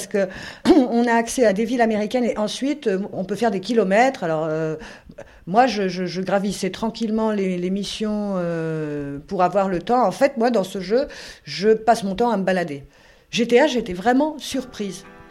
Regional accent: Cannes, Provence-Alpes-Côte d'Azur, France; c'est peut-être parce que je suis de Cannes

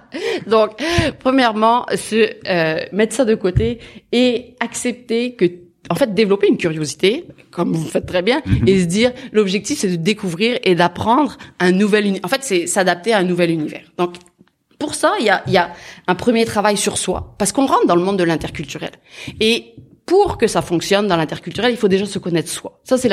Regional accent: France; qu'en tant que Français, on a beaucoup d'évidence.

